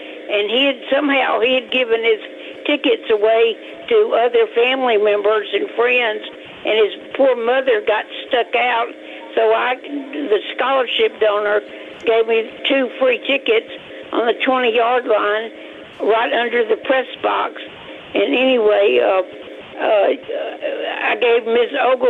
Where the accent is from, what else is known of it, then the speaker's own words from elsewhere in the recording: Georgia, United States; born there; I was born in Georgia, and I've got a lot of relatives that are going to be pulling for Georgia